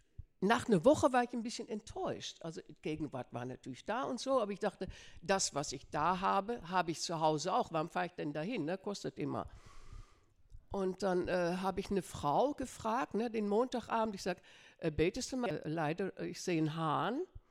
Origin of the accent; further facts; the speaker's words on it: Netherlands; Ich bin Holländerin, gell?